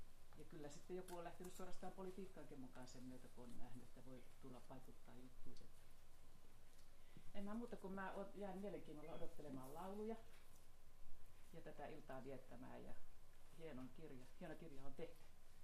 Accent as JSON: {"language": "Finnish", "town": "Kajaani", "region": "Kainuu", "country": "Finland", "tie": "born there", "lives_now": "Helsinki, Finland", "said": "Mä oon tullut Kajaanista joskus aikoinaan tänne. Ei siellä ollut mun syntymäseudulla kirjastoja silloin, kun mä oon syntynyt"}